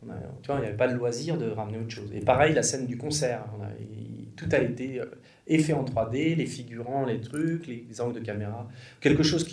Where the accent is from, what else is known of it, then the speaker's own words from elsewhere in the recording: Strasbourg, Grand Est, France; Moi, j'ai grandi à Strasbourg, je voulais tourner dans l'Est de la France